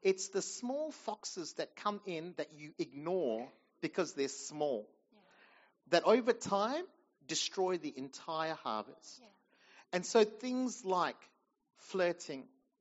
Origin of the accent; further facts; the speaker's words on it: India; Even saying the word as an Indian is bad.